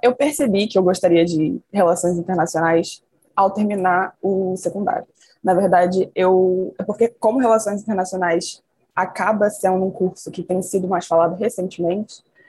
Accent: Brazil; moved away as an adult; now in Portugal; Eu saí do Brasil e fui estudar na Universidade do Minho

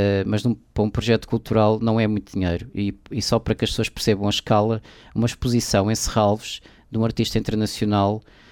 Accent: Lisbon, Portugal; born there; now in Porto, Portugal; sou artista de formação, estudei nas Belas Artes de Lisboa, onde nasci, vivo no Porto já há muitos anos também.

